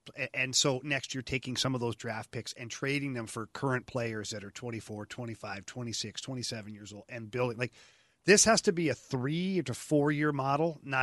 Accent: Ottawa, Ontario, Canada; But either way, go back to Ottawa, my hometown.

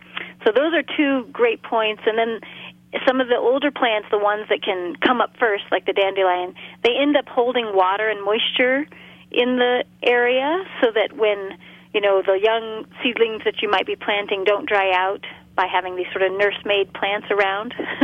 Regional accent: Durango, Colorado, United States; So I grew up in Durango, Colorado

